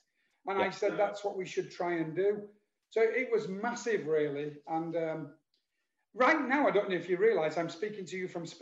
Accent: Yorkshire and the Humber, United Kingdom; I only speak a little Spanish. But I'm Spanish from Yorkshire, right?

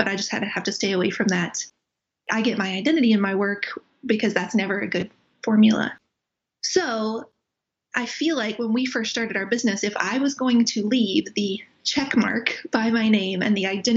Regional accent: New England, United States; 12 years in, I'm really glad I'm from New England because I'm already salty.

